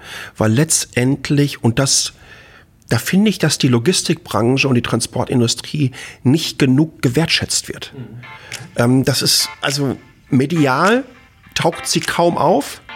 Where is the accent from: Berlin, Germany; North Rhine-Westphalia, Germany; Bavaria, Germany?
North Rhine-Westphalia, Germany; Dortmund; born there; ich bin 1971 in Dortmund geboren